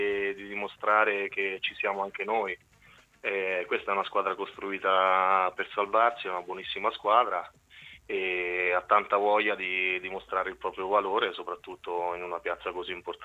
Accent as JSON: {"language": "Italian", "town": "Cupramontana", "region": "Marche", "country": "Italy", "tie": "born or raised there", "said": "da quando ero piccolo e sono cresciuto nel mio paese a Cupramontana."}